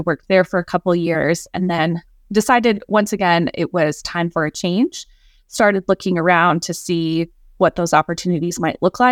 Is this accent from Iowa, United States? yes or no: yes; Iowa, United States; So I grew up in Iowa, and I ended up settling on Central College, which is a small private college in Iowa with a long history in study abroad.